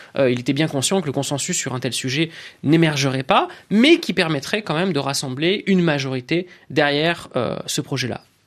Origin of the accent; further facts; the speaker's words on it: France; On se vit encore en tant que Français comme des ruraux.